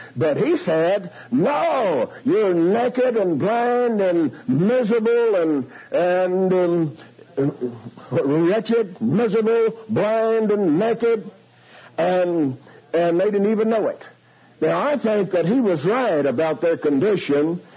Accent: Texas, United States; I don't pretend to speak English. I'm a Texan.

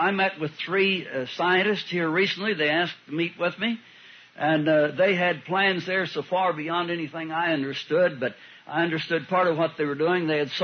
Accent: United States; I'm an American free citizen.

